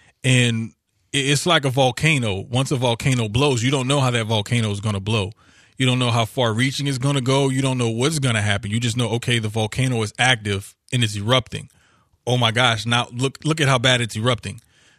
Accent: New Orleans, Louisiana, United States; I grew, born and raised in New Orleans. I grew up there.

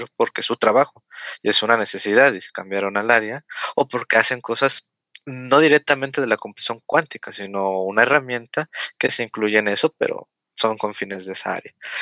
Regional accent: Mexico; puedo resolver esto como mexicano.

